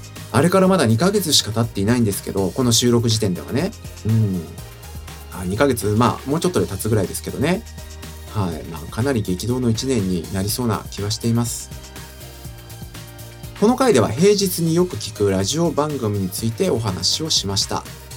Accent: Tokyo, Japan; 私の地元なんですけども、まあ有名な公園ではありながら、実は地元の人しか知らないスポットとかあります。

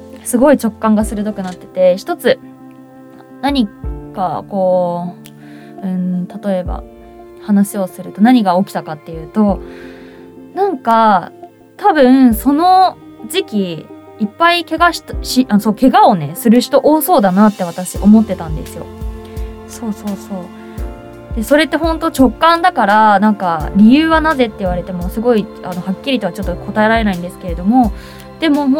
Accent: Saitama, Japan; 地元埼玉市での活動を増やす

